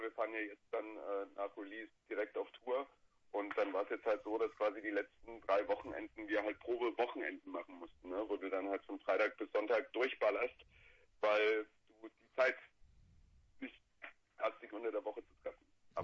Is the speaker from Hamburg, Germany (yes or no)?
no; Baden-Württemberg, Germany; Ursprünglich so aus dem Hohenloher Raum, das weiß immer keine so, näher Heilbronn. Da sind wir gemeinsam zur Schule gegangen